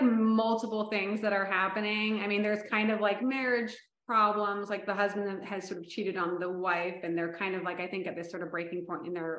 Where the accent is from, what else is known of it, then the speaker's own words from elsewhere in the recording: La Costa, California, United States; so I grew up riding in La Costa, and I actually, there was a barn across the street from my backyard